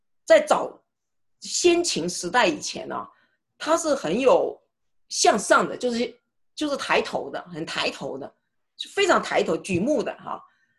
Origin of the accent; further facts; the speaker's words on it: China; 尤其是我们中国人哈，